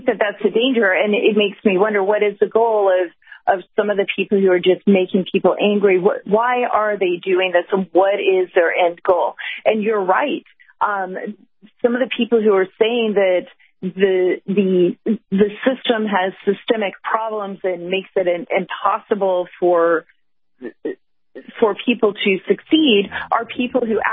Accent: Atlanta, Georgia, United States; I grew up in Atlanta

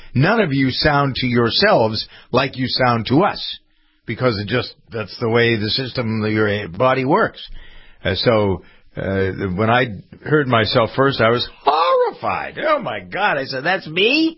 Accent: New England, United States; accent: New England; I'm getting a lot of jazz from my friends here about my New England accent.

